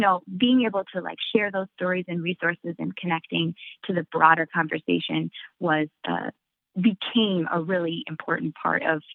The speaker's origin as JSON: {"language": "English", "region": "Minnesota", "country": "United States", "said": "I'm from Northern Minnesota. I know a little bit about that."}